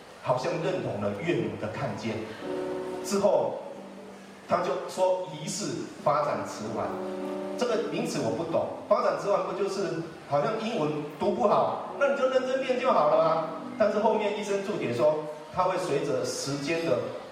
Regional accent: Tainan, Taiwan; 我就回到我的家乡，也拿到了现在的台南大学，当时的台南师专一个位置

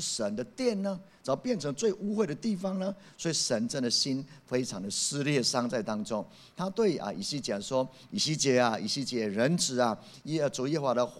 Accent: Taiwan; 土地既然是神给我们台湾人的，台湾人要负起责任

